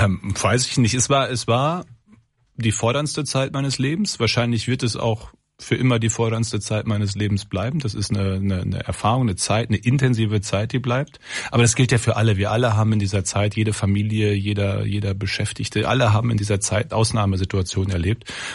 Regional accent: Ahaus, North Rhine-Westphalia, Germany; ich komme ja aus Aarhus, also es ist eine Stadt im Kreis Borken.

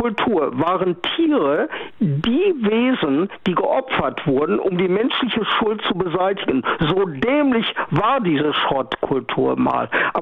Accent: North Rhine-Westphalia, Germany; Außerdem komme ich aus dem Ruhrgebiet, nördliches Münsterland.

